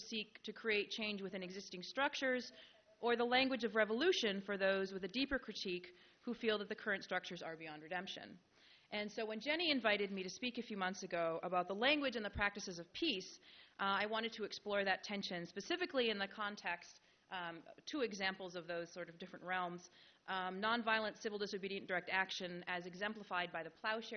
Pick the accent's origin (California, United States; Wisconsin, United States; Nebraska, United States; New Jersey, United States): Wisconsin, United States; it's taken me from my hometown in Wisconsin to Haiti, to Northern Ireland, to rural Nicaragua